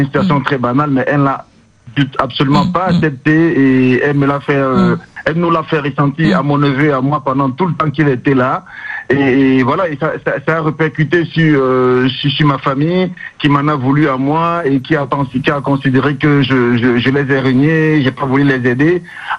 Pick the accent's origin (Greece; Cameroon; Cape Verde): Cameroon; Non, je suis camerounais d'origine.